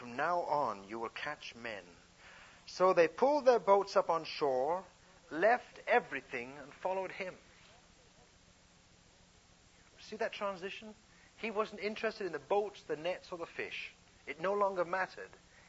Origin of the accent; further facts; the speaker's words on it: England, United Kingdom; as a young teenager, growing up in England